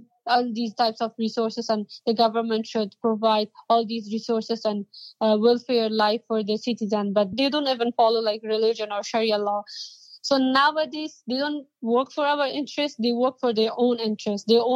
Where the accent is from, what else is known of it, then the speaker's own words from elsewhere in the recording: Afghanistan; now in United States; Yes, of course, I come from Afghanistan now. I'm in the U.S.